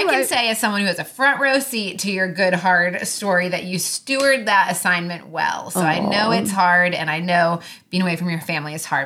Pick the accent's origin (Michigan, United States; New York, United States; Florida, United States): Michigan, United States; which I grew up in Michigan and have still never seen anything like that.